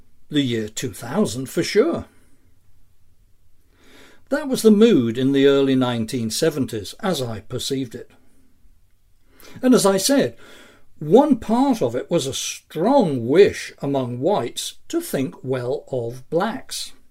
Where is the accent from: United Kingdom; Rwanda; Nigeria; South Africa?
United Kingdom; England; moved away as an adult; now in United States; But I grew up elsewhere, in a monoracial country. England had few blacks, in just a few areas, until I was well into my teens. I came here as an adult, 28 years old